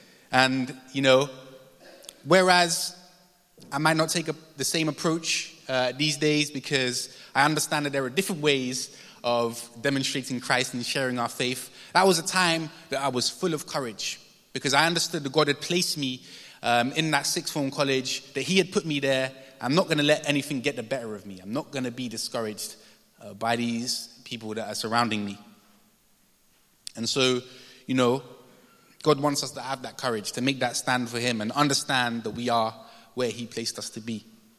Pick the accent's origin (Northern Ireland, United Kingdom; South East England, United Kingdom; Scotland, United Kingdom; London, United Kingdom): London, United Kingdom; You know, I'm not from South London, I'm from North London